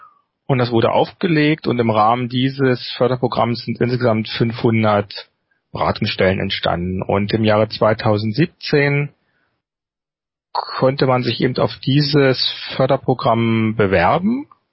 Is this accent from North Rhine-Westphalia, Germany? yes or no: no; Magdeburg, Saxony-Anhalt, Germany; bin aus Magdeburg